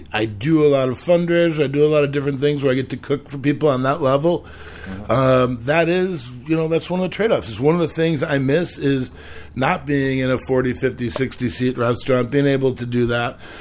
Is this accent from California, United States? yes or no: no; Chicago, Illinois, United States; Yeah. You know, I'm originally from Chicago.